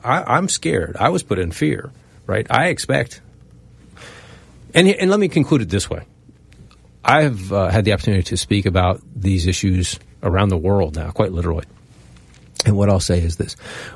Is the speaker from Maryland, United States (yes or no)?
yes; Maryland, United States; I'm not from someplace else. I'm born and raised in Prince George's County. I'm very proud of my home.